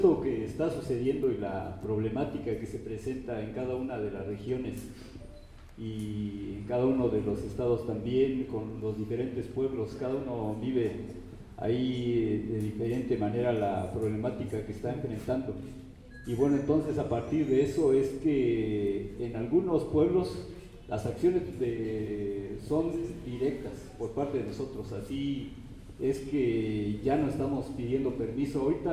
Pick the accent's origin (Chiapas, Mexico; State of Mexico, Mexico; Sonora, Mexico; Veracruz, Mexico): State of Mexico, Mexico; Ahí nosotros en el Estado de México, del lugar de donde yo vengo, pertenecemos a un municipio, el municipio de Coyoacán.